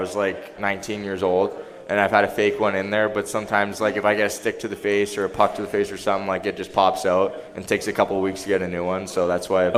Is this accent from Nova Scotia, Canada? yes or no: no; Toronto, Ontario, Canada; now in Nashville, United States; Yeah, well, I grew up in Toronto, so I was a big Leafs fan back in the day.